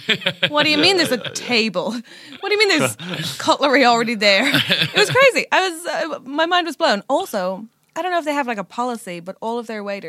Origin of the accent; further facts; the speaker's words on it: Ireland; No, I know, but I'm Irish